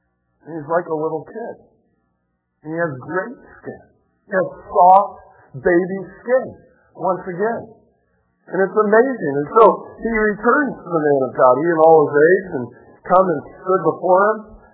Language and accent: English; Indiana, United States; you all know I grew up in Indiana, and if I need to swim in clean water, I don't go to Spring Creek. I go and swim in Lake Michigan.